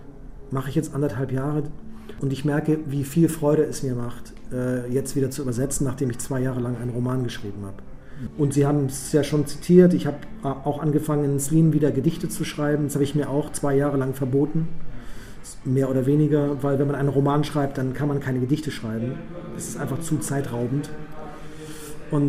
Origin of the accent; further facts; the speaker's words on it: Bavaria, Germany; Und wenn man sich als Bayer zu erkennen gibt, der nicht bayerisch spricht, ich kann zwar bayerisch sprechen, aber ich tue es natürlich nicht auf der Straße, dann sind sie immer sehr überrascht, dass ich tatsächlich, wie Sie gerade sagen, aus dem tiefsten Bayern komme.